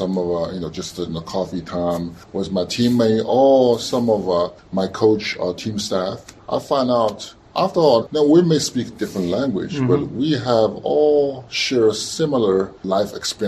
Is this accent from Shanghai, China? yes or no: yes; Shanghai, China; All grew up in China, in Shanghai mostly.